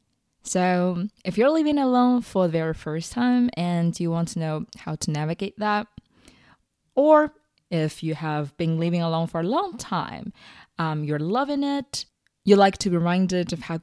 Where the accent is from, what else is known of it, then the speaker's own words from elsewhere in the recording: China; moved away as an adult; I'm originally from China, where I spent the first 21 years of my life.